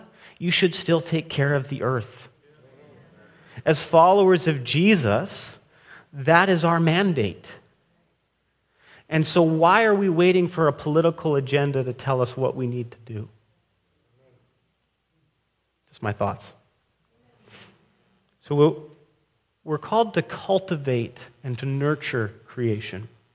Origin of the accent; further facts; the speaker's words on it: Alberta, Canada; You know, I grew up in Alberta, and one of the reasons I love being on the island is the ocean.